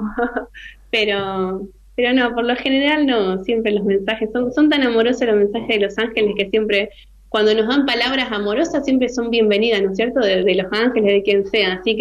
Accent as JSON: {"language": "Spanish", "town": "Rosario", "region": "Santa Fe", "country": "Argentina", "said": "yo soy acá de Rosario"}